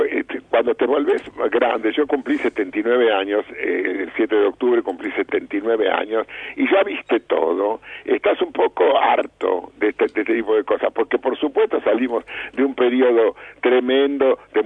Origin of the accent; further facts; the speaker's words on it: Buenos Aires, Argentina; los porteños sobre todo, los de Buenos Aires, yo soy porteño